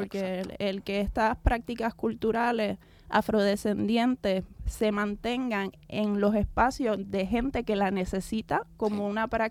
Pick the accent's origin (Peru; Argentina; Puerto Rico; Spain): Puerto Rico; yo desde mi lugar como puertorriqueña y como persona que practica la bomba puertorriqueña